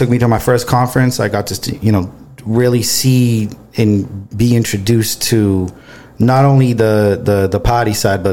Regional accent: Boston, Massachusetts, United States; accent: Boston; I'm from Boston. So I try to mask it. And I don't know. What you hear, I don't hear.

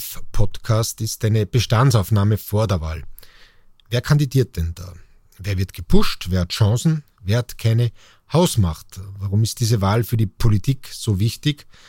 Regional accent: Austria; Und weil hier bei uns in Österreich ja wenig subtil ist

